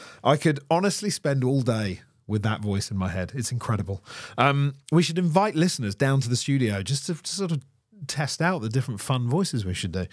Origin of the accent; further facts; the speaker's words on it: South East England, United Kingdom; Well, from a little place called Sussex